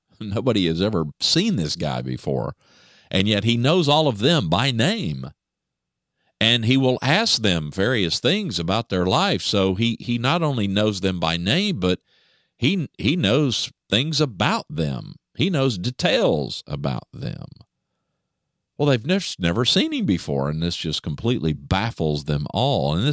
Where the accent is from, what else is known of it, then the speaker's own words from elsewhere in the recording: Texas, United States; also born or lived in Oklahoma City, United States; It was 20 some odd 30 years ago when I came here. My wife is from here, but we moved here from Oklahoma City area, where we had been for some years. And big native Texas thing, you know. I'm a native Texan.